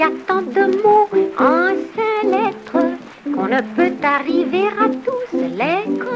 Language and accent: French; Nouvelle-Aquitaine, France; now in Paris, France; Mais je débarque à la radio et je viens de la Corrèze.